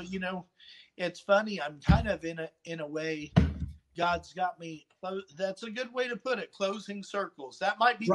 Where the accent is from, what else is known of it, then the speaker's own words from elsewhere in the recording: Crane, United States; And then, growing up in Crane, there weren't very many musicians, especially not rock musicians.